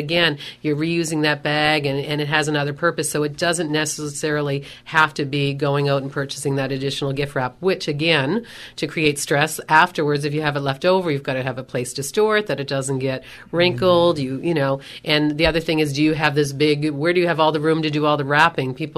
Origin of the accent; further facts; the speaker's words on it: Nova Scotia, Canada; I know I'm from Lunenburg County, Christmas tree capital of the world.